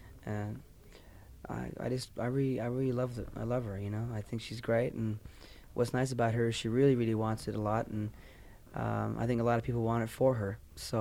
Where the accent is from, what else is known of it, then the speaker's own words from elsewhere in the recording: Canada; but in fact I'm Canadian.